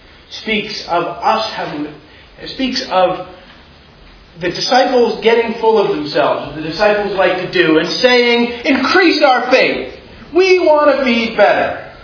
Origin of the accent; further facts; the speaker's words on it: Washington, District of Columbia, United States; I'm from Washington, D.C.